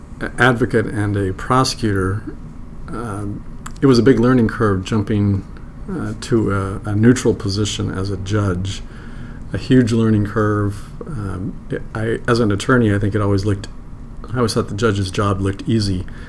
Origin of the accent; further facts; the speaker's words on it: Seattle, Washington, United States; I'm one of perhaps the few Seattle natives, born and raised in Seattle, schooled in Seattle, law school locally